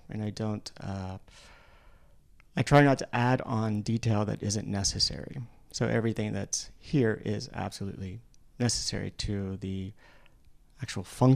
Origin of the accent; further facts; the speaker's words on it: Virginia, United States; Growing up in Virginia, actually, I was thinking about this the other day. Actually, I grew up in a small farmhouse where we had just a screened porch